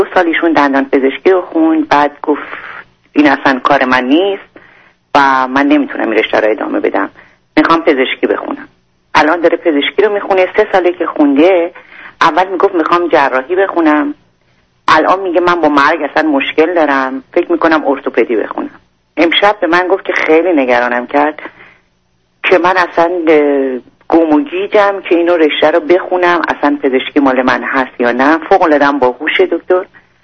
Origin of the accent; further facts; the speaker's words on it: Iran; moved away; ما از ایران که اومدیم شوهر من ممنوع الخروج بود، نمیذاشن از ایران بیاد. قرار بود ما بیایم برای مدت کوتاه اینجا باشیم که بعد بیایم آمریکا.